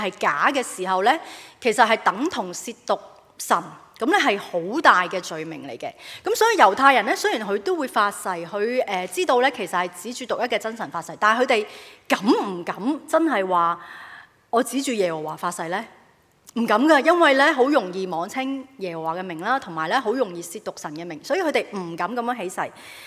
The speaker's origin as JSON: {"language": "Cantonese", "country": "Hong Kong", "said": "少个，我哋香港人冇呢个文化"}